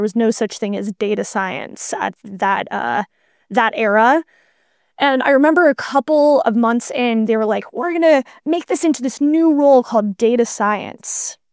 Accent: Colorado, United States; So I grew up in Colorado, and rodeo was a pretty big part of my life growing up.

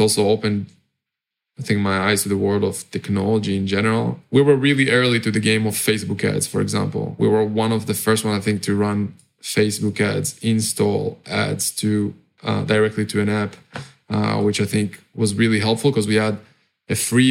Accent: Israel; now in Cyprus; I'm originally from Israel. I'm currently kind of like a bit of a global citizen. Have residency in a few countries, but I'm at the moment in Cyprus, which is a small, nice island in Europe.

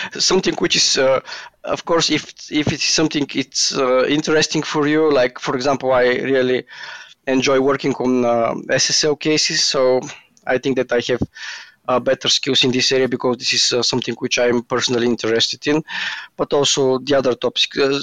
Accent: Sofia, Sofia City, Bulgaria; I work from Bulgaria. I'm from Bulgaria, and I work from the from Sofia, Bulgaria.

